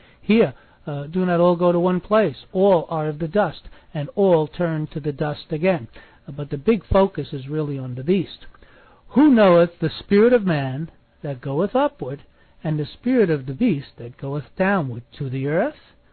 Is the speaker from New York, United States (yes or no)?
yes; New York City, New York, United States; You know, I come from New York City, and I know people who are murderers.